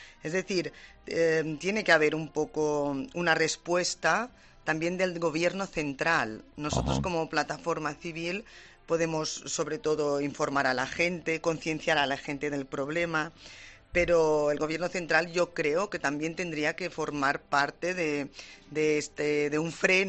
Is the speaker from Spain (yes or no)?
yes; Spain; nosotros somos españoles, como hemos dicho muchas veces, estamos en las islas